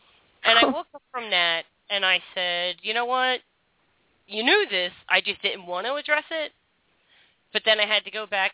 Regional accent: England, United Kingdom; Oh no! Yeah, well, they can't send me. I'm so pale. They could send me back to England.

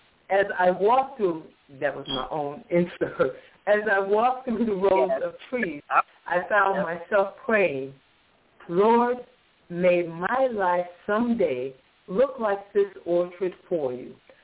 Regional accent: Georgia, United States; But since I'm from Georgia, where we grow a lot of peaches, could I talk about peaches first?

